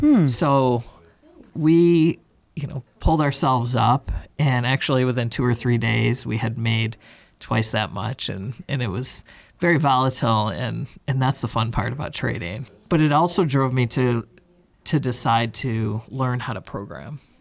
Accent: Cattaraugus, New York, United States; I moved back to my hometown of Cattaraugus. And right here in Cattaraugus County.

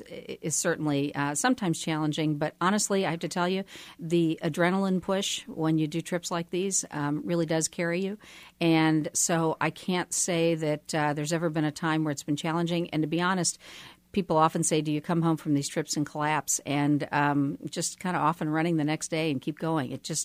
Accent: Kentucky, United States; now in Kansas City, United States; worked for the senior senator from my home state of Kentucky.

